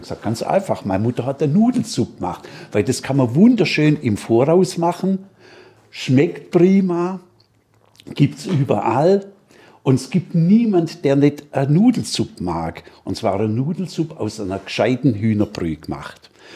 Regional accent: Baden-Württemberg, Germany; now in Austria; das kriegt man drüben in Bayern und bei uns im Schwabenland kriegt man das gar nicht

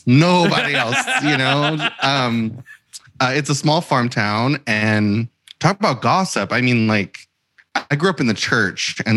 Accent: Kentucky, United States; I grew up in Christian County, Kentucky.

